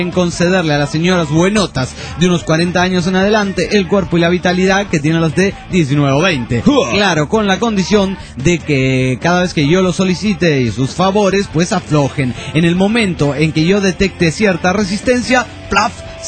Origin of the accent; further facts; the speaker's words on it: Juliaca, Puno, Peru; de Juliaca, Perú.